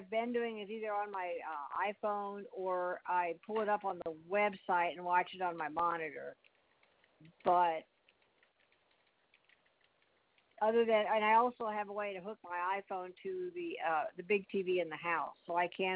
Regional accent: St. Louis, Missouri, United States; But I grew up in St. Louis. Well, we don't get, you know, huge snow amounts in St. Louis, but you certainly get snow.

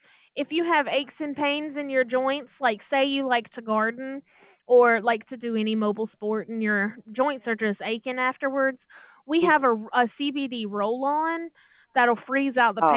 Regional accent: Mississippi, United States; now in Maine, United States; I'm originally from Mississippi. However

